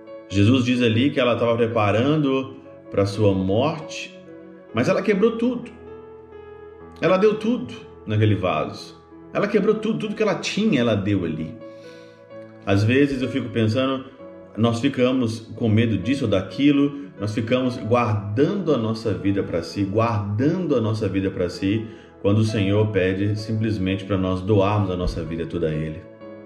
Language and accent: Portuguese; Minas Gerais, Brazil; eu como um bom mineiro, né? Eu, como criado, nascido em Minas Gerais, né, desde criança na igreja